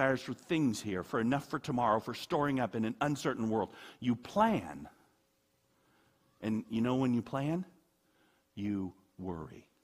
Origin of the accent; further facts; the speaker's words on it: United States; I'm an American. I we're in the top 2% of the world.